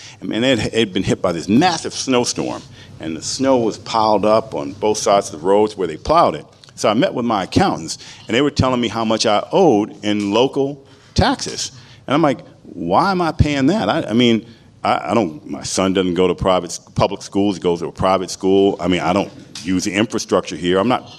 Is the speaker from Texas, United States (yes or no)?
no; Washington, District of Columbia, United States; Washington, D.C. is my hometown